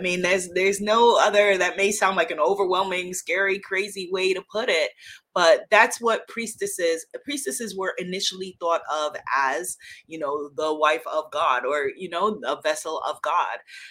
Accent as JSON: {"language": "English", "country": "United States", "said": "at that time Cuba was closed off to my country, I'm an American"}